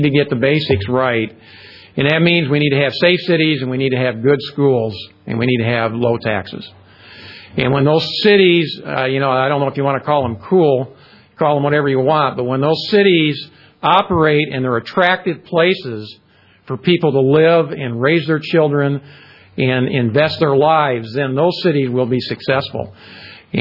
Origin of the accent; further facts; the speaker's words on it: Phoenix, Arizona, United States; I grew up in Phoenix, went to high school in Scottsdale.